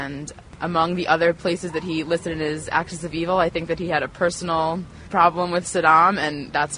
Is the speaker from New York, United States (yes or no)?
yes; New York, United States; I'm originally from New York, but I'm a senior at Georgetown University.